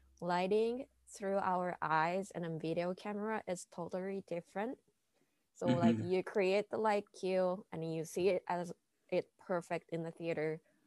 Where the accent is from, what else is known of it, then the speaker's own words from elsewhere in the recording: Japan; Like I'm from Japan and my mom is in Japan.